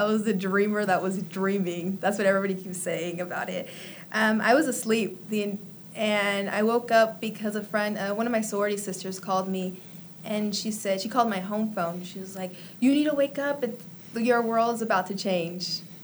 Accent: Alamo, Sonora, Mexico; now in Las Vegas, United States; I'm from Alamo, Sonora. Okay. So it's one of, like, border states.

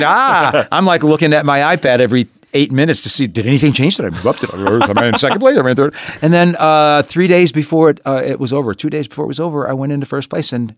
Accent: Las Vegas, Nevada, United States; I'm not a New Yorker. I'm a Las Vegan, you know.

